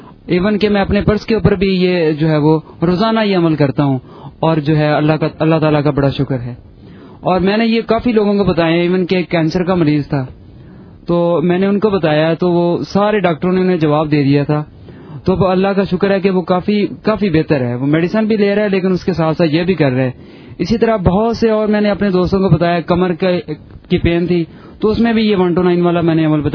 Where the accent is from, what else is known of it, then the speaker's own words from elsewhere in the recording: Jahanian, Punjab, Pakistan; میں جہانیہ سے آیا ہوں.